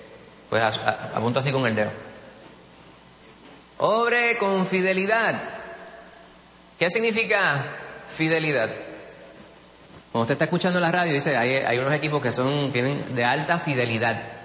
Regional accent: New York, United States; born there; Aunque yo nací en Nueva York, nunca me he podido identificar con ese sitio.

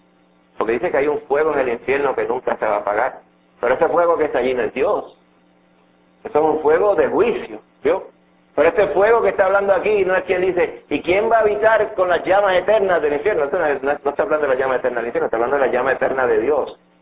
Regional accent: Santo Domingo, Distrito Nacional, Dominican Republic; Yo recuerdo cuando yo pequeño nos criamos en cierto, allá en Santo Domingo, y no había agua

